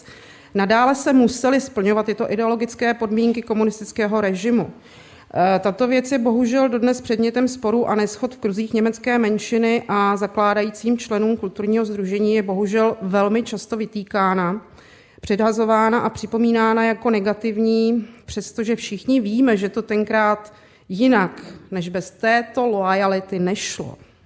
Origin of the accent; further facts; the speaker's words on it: Jablonec nad Nisou, Liberec Region, Czechia; pocházím z Jablonce, z této oblasti, kde byla velmi silná německá menšina po válce.